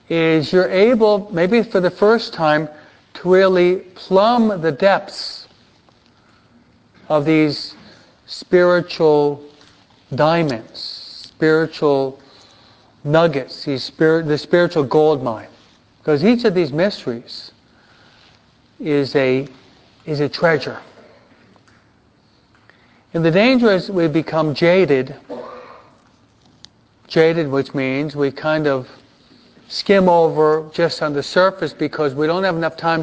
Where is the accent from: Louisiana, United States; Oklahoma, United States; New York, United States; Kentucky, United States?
New York, United States; He's from Memphis. I'm from New York.